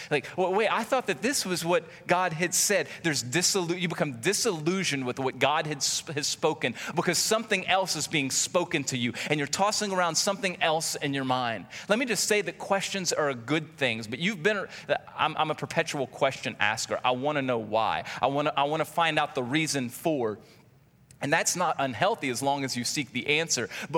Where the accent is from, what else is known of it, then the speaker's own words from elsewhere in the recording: Louisiana, United States; I've been around a lot of snakes growing up in South Louisiana and out in the country.